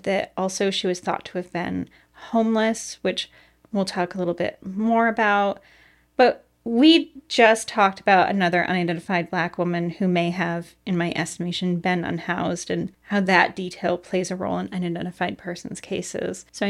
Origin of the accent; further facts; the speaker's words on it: New York, United States; So yeah, we're from New York, and so I kind of think like Buffalo and Syracuse are probably similar to this.